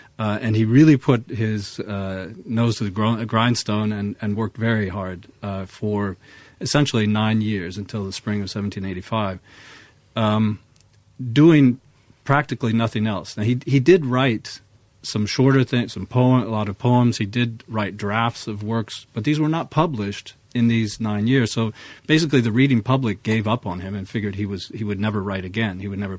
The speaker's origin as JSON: {"language": "English", "country": "United States", "said": "since I'm an American and they're British here"}